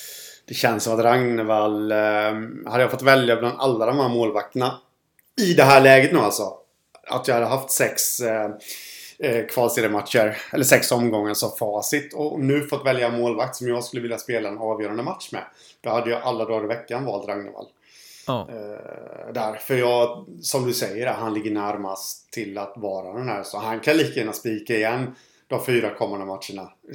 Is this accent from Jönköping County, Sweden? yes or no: yes; Jönköping, Jönköping County, Sweden; i och med att jag är från Jönköping då